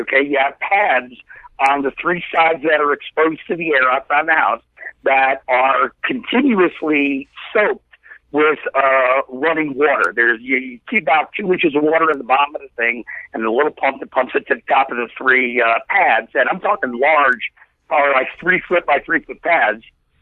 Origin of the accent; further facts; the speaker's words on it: New York, United States; also born or lived in Los Angeles; I'm from New York and L.A., and I never knew what a swamp cooler was until I hit the Midwest and the Southwest.